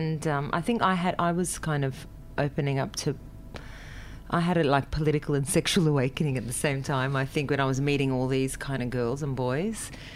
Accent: Parramatta, New South Wales, Australia; I am born and bred in Parramatta.

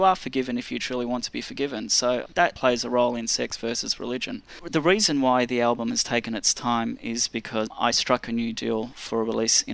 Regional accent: Italy; And I will try and push to get licensing deals through Europe and my home country, Italy.

